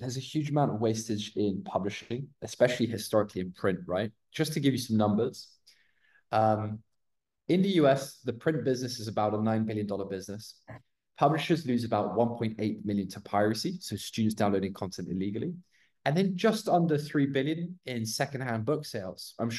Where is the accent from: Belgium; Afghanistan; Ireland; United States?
Belgium; it's French originally, but I'm from Belgium. And in Belgium, it's a very weird country because you've got to speak three official languages: German, Flemish, which is like a form of Dutch, and French. So I'm a mix of all, and then I lived abroad.